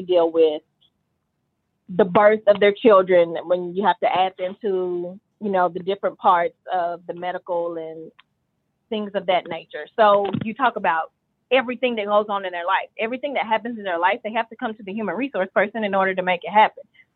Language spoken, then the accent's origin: English; Hopkinsville, Kentucky, United States; So I grew up in Hopkinsville, Kentucky.